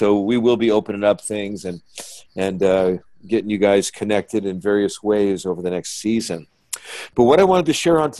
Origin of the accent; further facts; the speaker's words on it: San Francisco, California, United States; when I was a young kid, I was raised in San Francisco in the counterculture.